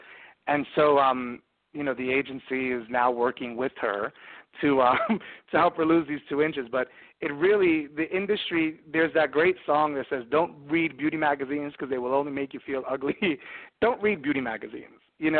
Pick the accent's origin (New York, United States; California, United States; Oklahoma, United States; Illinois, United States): New York, United States; now in Boulder, United States; And being that I grew up in New York and especially into a family that was high society